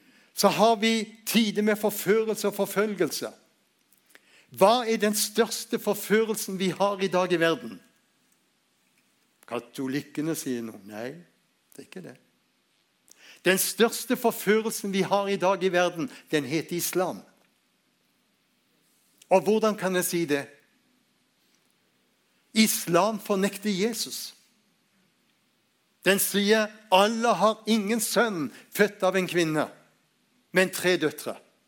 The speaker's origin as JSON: {"language": "Norwegian", "town": "Spangre", "region": "Agder", "country": "Norway", "tie": "born or raised there", "said": "Jeg har vokst opp der på Spangre, ved Lindesnes."}